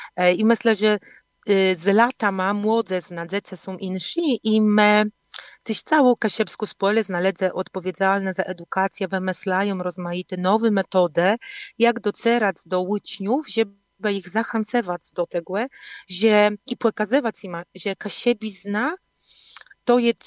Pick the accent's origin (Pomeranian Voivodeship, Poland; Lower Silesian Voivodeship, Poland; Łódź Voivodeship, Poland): Pomeranian Voivodeship, Poland; cesimy się z tego, że my jesteśmy kaszubami